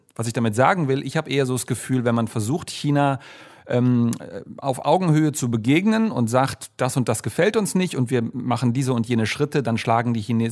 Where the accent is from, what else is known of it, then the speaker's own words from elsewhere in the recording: Germany; nee, ich komme aus Deutschland.